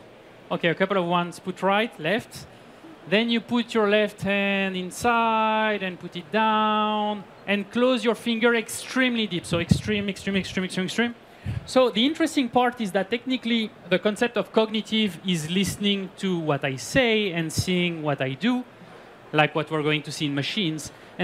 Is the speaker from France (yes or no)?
yes; France; accent: French; English is a second language; So I can speak in English, even with my French accent.